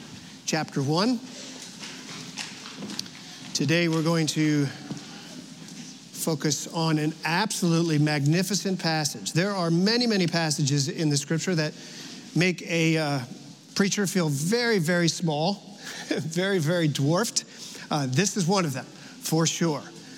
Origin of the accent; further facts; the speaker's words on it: New Jersey, United States; this is what it's like growing up in New Jersey in the 1970s.